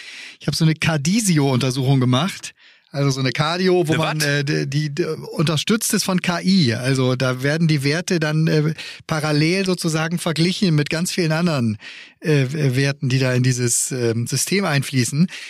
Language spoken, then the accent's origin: German; Bremen, Germany; Das als Bremer.